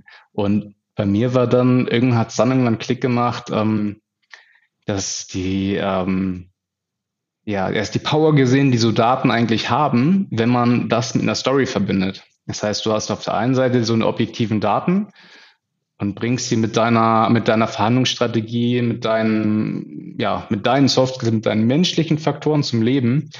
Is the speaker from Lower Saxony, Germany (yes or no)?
yes; Hanover, Lower Saxony, Germany; so als gebürtiger Hannoveraner